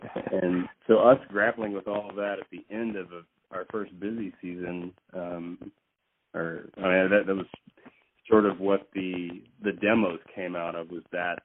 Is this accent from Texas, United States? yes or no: yes; Fort Worth, Texas, United States; I grew up in Fort Worth, Texas. I did a lot of growing up in Austin because I was in college at the time. But when I was a kid, it was in Fort Worth.